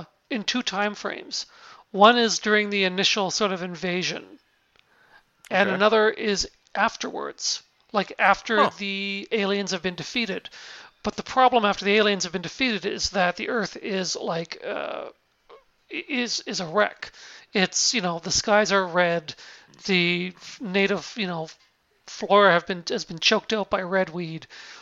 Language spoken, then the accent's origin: English; Canada; I'm Canadian, so we had to learn French in school, so wasn't totally lost.